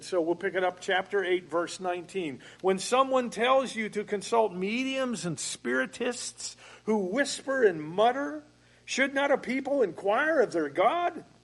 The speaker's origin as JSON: {"language": "English", "region": "Pennsylvania", "country": "United States", "tie": "born or raised there", "said": "the church that I grew up in Pennsylvania, that's why I've gotten into Isaiah here"}